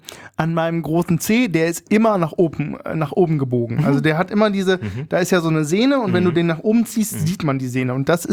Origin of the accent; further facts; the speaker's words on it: Berlin, Germany; wir sind Berliner